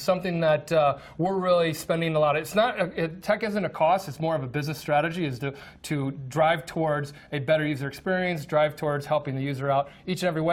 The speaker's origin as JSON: {"language": "English", "region": "Nebraska", "country": "United States", "said": "I came from Nebraska, didn't know too much about trading, started throwing money in the markets, wasn't finding success."}